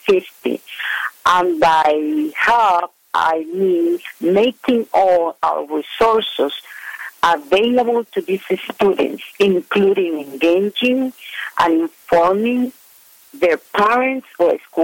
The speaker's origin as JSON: {"language": "English", "country": "Nicaragua", "second_language": "English", "moved": "as an adult", "lives_now": "United States", "said": "to U.S. from Nicaragua, I tried to give in order to give my children a better life and education. I did not speak any English at that time, and I had to work"}